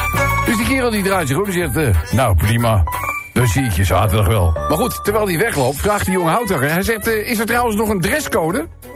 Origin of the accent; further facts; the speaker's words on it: Netherlands; Als Nederlander voelt het natuurlijk onrechtvaardig.